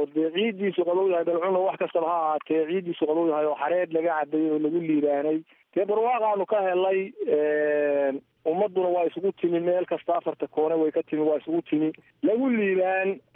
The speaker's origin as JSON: {"language": "Somali", "town": "Garowe", "region": "Nugal", "country": "Somalia", "said": "Waxaan ka soo guuray aagga garowey u dhexeeya Taleex."}